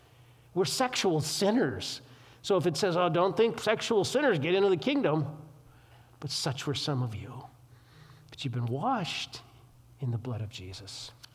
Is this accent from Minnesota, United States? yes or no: yes; Minnesota, United States; we come from Minnesota, 3M country, where they have post-it notes